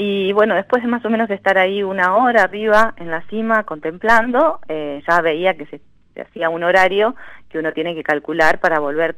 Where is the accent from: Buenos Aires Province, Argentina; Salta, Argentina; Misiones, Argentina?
Buenos Aires Province, Argentina; San Nicolás de los Arroyos; Sí, retorné ayer a mi ciudad natal, San Nicolás de los Arroyos, en la provincia de Buenos Aires.